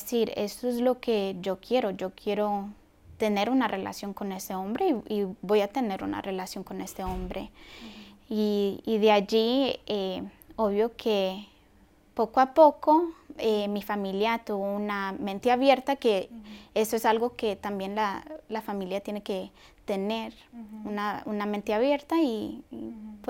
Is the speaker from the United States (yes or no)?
yes; Miami, Florida, United States; mi familia es de Honduras. Yo fui la única que nací acá en Miami. Y bueno, crecí en una familia que todavía sostiene la cultura hondureña